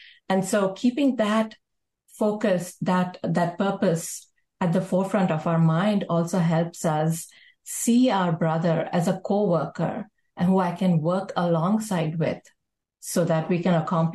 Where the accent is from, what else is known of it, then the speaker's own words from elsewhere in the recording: India; now in United States; because, you know, I came from India to America, and there are times when I feel so homesick for home.